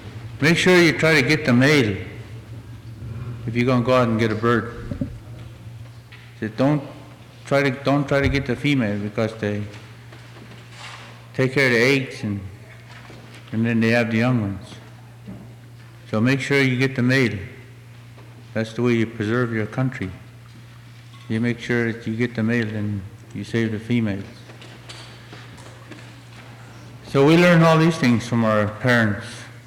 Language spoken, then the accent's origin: English; Cutoff, Alaska, United States; also born or lived in Huslia / Dalvishloo; I'm from Huslia. I was born in Cutoff, or Kaikuk, and raised in Cutoff, and mostly in Dalvishloo.